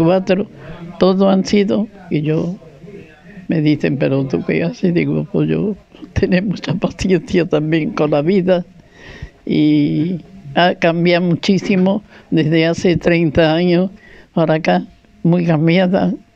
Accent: Huelva, Andalusia, Spain; born there; Pues nací en Huelva, en la calle Ruiz Vélez.

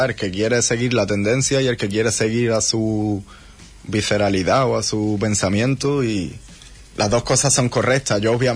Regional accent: Huelva, Andalusia, Spain; Yo creo que se me nota bastante cada vez que hablo que soy de Huelva, ¿no?

